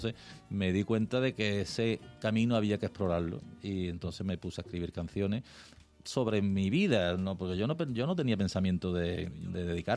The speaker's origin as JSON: {"language": "Spanish", "country": "Spain", "said": "Pues claro, hombre, somos españoles todos"}